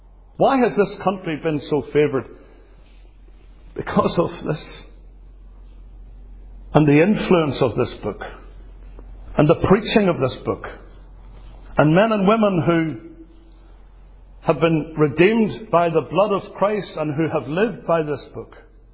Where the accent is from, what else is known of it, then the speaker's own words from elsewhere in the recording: Northern Ireland, United Kingdom; I come from Great Britain, from Northern Ireland, which is part of the United Kingdom of Great Britain.